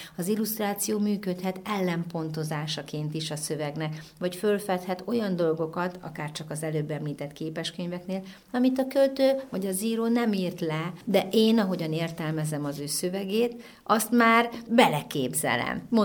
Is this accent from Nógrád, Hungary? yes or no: no; Öcsöd, Jász-Nagykun-Szolnok, Hungary; kiskoromban egy pici faluban nőttem föl Öcsödön.